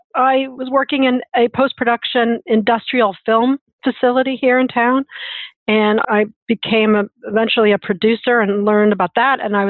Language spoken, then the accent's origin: English; Columbus, Ohio, United States; like Cube in Columbus, Ohio, my hometown originally